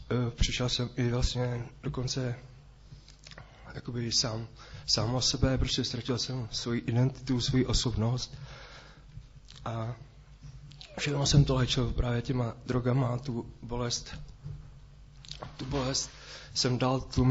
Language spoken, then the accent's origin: Czech; Most, Ústí nad Labem Region, Czechia; je mi 33 let a jsem z Mostů a já jsem se narodil v rodině